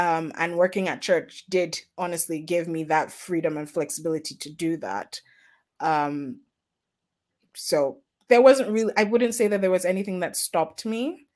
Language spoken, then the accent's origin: English; Nigeria; So, I mean, I come from, like I said, I grew up in Nigeria.